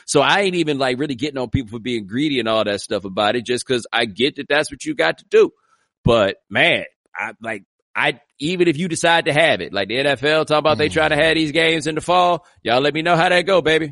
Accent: Houston, Texas, United States; Hey, you know, I'm from Houston, man. Like, I'm all about

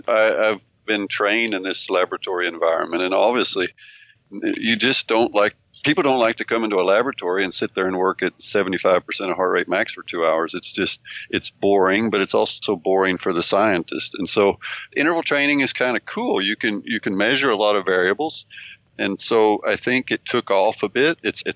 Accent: Texas, United States; also born or lived in Berkeley, United States / Arkansas, United States; No, I'm American, so born in Berkeley, California, but grew up in Arkansas and Texas, down south.

